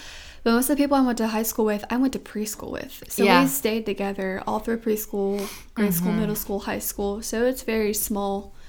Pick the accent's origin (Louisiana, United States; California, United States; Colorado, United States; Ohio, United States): Colorado, United States; Silt; I was born and raised in Colorado, small town in Colorado, Silt.